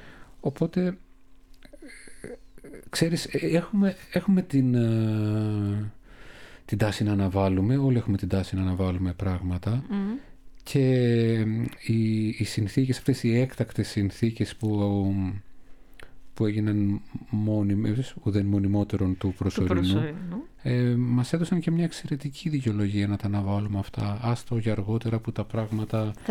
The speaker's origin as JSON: {"language": "Greek", "town": "Thessaloniki", "region": "Central Macedonia", "country": "Greece", "tie": "born or raised there", "said": "Είμαστε και οι δύο μεγαλώσαμε στη Θεσσαλονίκη."}